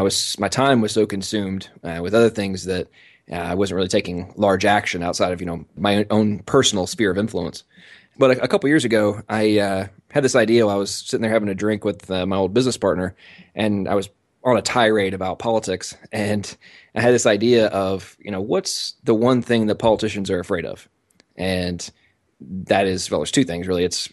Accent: England, United Kingdom; I'm American, but I was born and raised in England. My father was a military contractor, and they moved over there about 10 days before I was born.

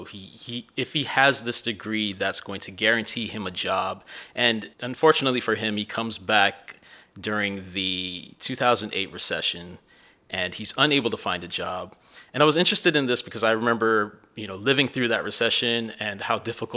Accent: Miami, Florida, United States; also born or lived in Midwest; My experience growing up in Miami and also spending my time in the Midwest

